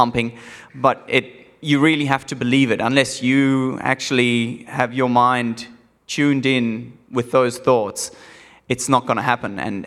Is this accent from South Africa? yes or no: yes; South Africa; moved away; I was basically growing up in South Africa at the time. My family didn't have much